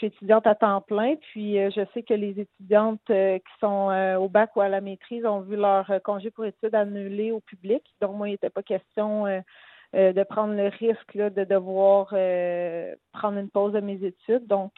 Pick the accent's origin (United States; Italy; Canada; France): Canada; Quebec; Puis, je revenais dans ma région natale, l'Outaouais.